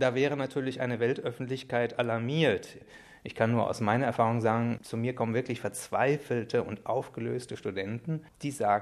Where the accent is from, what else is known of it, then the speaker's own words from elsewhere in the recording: Rhineland, Germany; Stellen Sie sich vor, ich komme aus dem Rheinland.